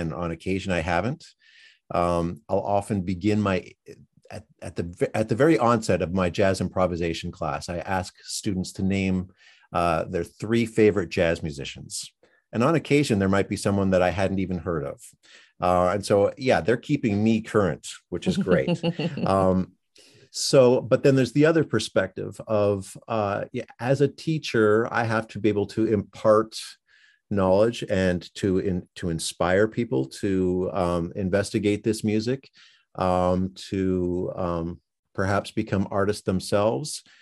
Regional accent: Winnipeg, Manitoba, Canada; Winnipeg, Manitoba, Canada, which is my hometown, surprisingly. You know, I hadn't been there for a while

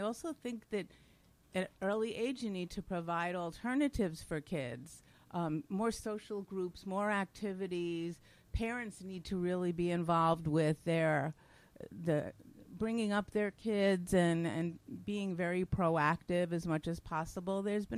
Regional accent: New York City, New York, United States; And I know when we were growing up, and I grew up in New York City, and it didn't appear that we had any other than the usual difficulties with racial issues.

